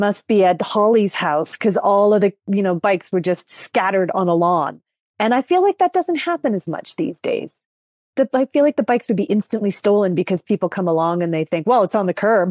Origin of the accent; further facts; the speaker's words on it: Langley, British Columbia, Canada; also born or lived in Vancouver / Maple Ridge; I was born in Vancouver, but then I was raised about an hour outside of Vancouver in two different towns, Langley and Maple Ridge.